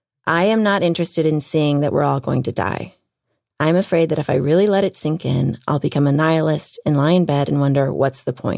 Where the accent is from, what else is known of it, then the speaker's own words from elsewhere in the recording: Houston, Texas, United States; I was able to fly to Houston to see the best oncologists and because I'm from Houston and that that I had the most incredible friends backing me up.